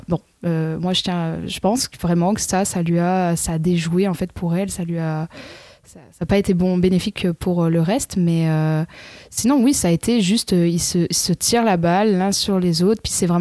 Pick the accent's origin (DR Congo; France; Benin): France; je l'ai vécu donc en live à la télé chez moi en France.